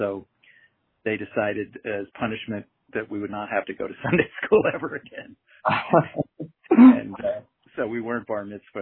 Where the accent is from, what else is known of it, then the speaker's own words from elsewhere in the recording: New York, United States; The thing I loved about growing up in New York at the time was two things.